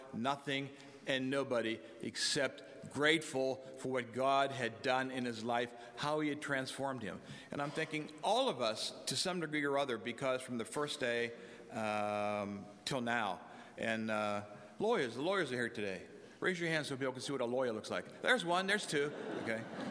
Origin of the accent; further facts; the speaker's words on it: Du Bois, Pennsylvania, United States; Then I will be fabulous because I'm from Du Bois.